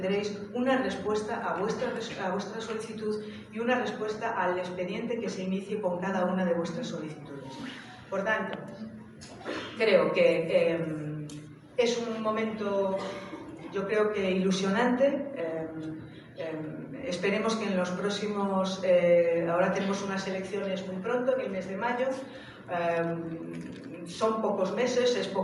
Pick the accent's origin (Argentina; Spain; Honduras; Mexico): Spain; Galicia; also born or lived in Germany / Venezuela; yo soy hija de emigrantes, yo nací también en Alemania porque mis padres emigraron allí, luego estuve unos años en Venezuela, estuvimos allí, pues a quienes emigramos, España además es un país de migración. Yo soy de Galicia.